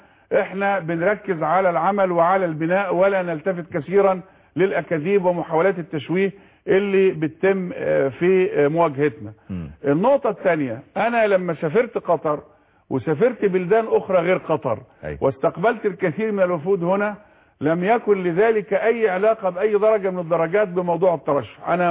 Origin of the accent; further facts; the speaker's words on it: Egypt; واحنا كمصريين عندنا عدد كبير من مواطنينا الاعزاء بيعانوا من حالة الفقر ومن التهميش،